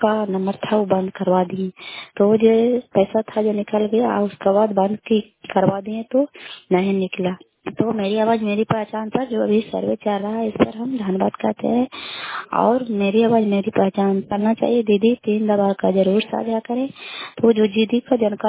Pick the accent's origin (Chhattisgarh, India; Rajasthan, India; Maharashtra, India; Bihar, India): Bihar, India; Kalyanpur; घर कल्याणपुर वाली बेलछी पंचायत तरखान चंडी जिला लालंदा का निवासी हूँ।